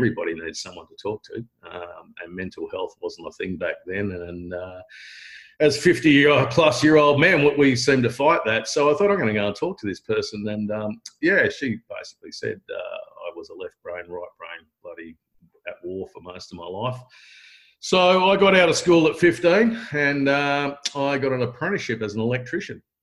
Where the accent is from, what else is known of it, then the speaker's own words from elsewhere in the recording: Perth, Western Australia, Australia; I was born in South Perth and I grew up in a little suburb in south of the river, because over there in Perth, there's the south of the river and the north of the river, the big competition.